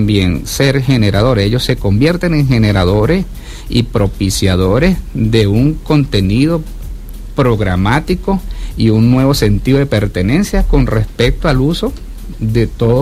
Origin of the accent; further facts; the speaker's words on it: Venezuela; lo que nosotros realmente somos los venezolanos.